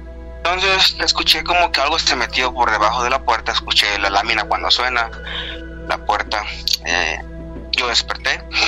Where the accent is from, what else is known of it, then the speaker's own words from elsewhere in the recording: Tuxtepec, Oaxaca, Mexico; yo soy del estado de Oaxaca.